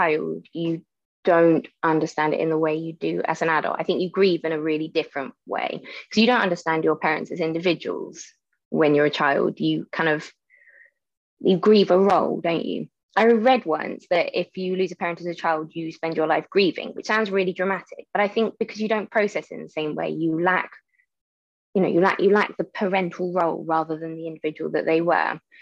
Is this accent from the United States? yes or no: no; Cranmore, South West England, United Kingdom; I was born at home in Cranmore, so I count myself as Somerset born and bred